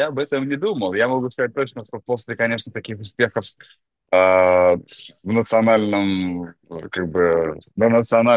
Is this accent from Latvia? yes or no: yes; Latvia; я европеец и я латыш.